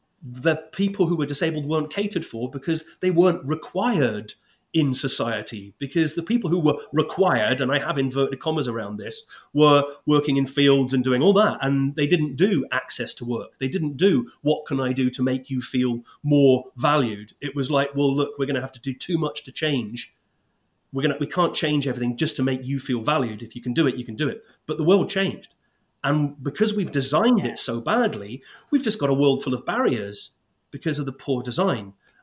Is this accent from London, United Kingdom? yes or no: no; Scotland, United Kingdom; I grew up in the Highlands of Scotland.